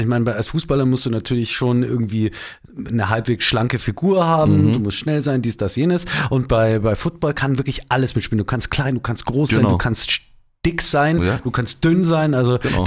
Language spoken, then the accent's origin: German; Munich, Bavaria, Germany; das ist also für mich auch als Münchner die wichtigste Frage.